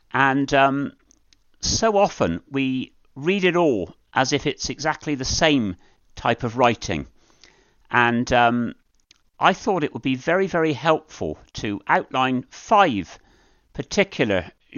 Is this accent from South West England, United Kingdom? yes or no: yes; Bristol, South West England, United Kingdom; I was brought up in Bristol, and I've lived in that city for most of my life.